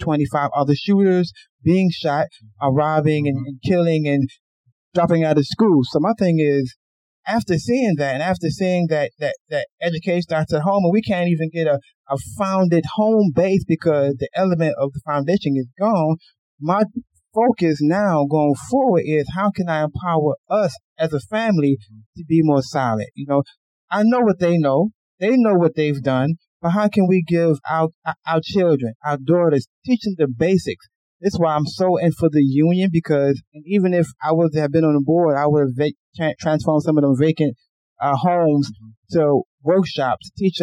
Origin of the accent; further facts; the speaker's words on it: Israel; also born or lived in United States; I was raised in a country predominantly white folks, specifically Jews. I was raised in Israel. And I left America when the community was still community.